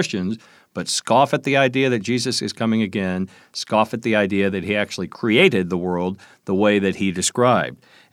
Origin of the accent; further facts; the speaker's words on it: Kentucky, United States; in Kentucky, my home state